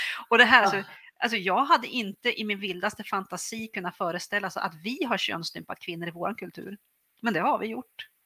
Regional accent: Härnösand, Västernorrland County, Sweden; Jag kommer ju från Härnösand, och där det här utspelar sig från.

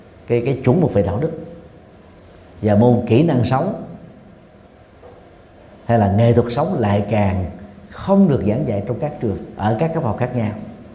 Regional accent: Saigon, Ho Chi Minh City, Vietnam; Còn tôi đó, sinh ra lớn lên ở Sài Gòn, có khi nào mà trải nghiệm cái lạnh đó bao giờ đâu

